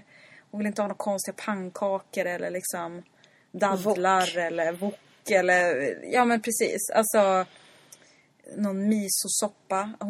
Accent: Sundsvall, Västernorrland County, Sweden; Jag sa, ja, jag kommer från, från Sundsvall.

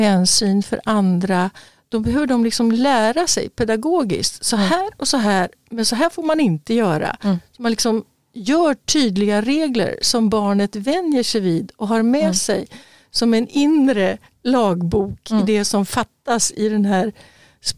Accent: Örebro, Örebro County, Sweden; Men när jag var liten i Örebro

